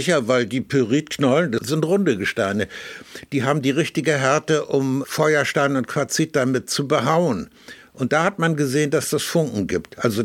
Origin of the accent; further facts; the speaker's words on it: Hamburg, Germany; Ich habe meine Jugend in Hamburg-Rissen verbracht. Damals war das in den 50er Jahren, war das ein Vorort, der sehr dörflich war noch